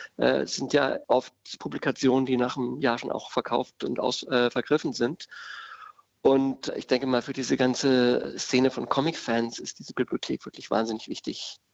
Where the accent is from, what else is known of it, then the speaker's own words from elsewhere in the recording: West Germany, Germany; Es war für mich als Wessi einer der ersten Möglichkeiten